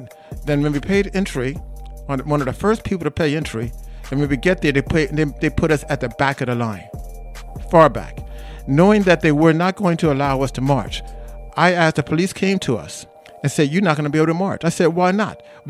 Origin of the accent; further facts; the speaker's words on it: Midwest, United States; I mean, I'm from the Midwest. My people are from Central America.